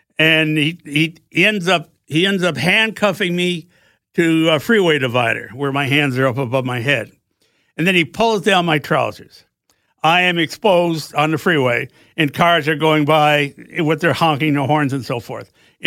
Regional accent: Vermont, United States; My college is only 150 miles from where I grew up in Vermont.

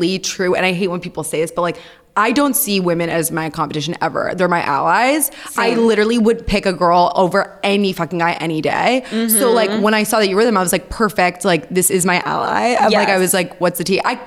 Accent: New York City, New York, United States; I loved growing up in New York City, and I think it's very jarring for people that didn't.

